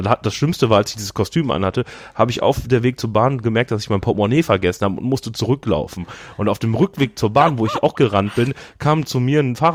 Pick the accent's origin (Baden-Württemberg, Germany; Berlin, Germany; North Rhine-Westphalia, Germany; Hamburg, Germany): North Rhine-Westphalia, Germany; Düsseldorf; bin ja gebürtiger Düsseldorfer.